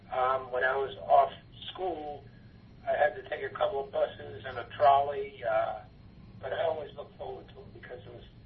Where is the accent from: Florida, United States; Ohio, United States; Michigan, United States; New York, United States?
New York, United States; New Rochelle; It was great. I can't really recall any negative aspects of growing up in New Rochelle.